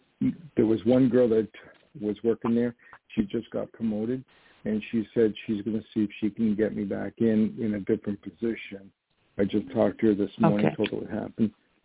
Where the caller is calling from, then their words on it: New York, United States; I spell it with a Y, and I'm calling from New York.